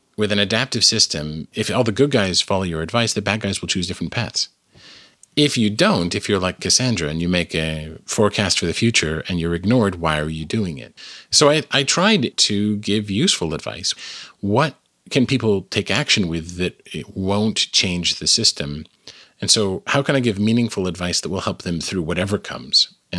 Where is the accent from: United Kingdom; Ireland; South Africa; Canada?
Canada; now in United States; I am originally Canadian. I live in the United States now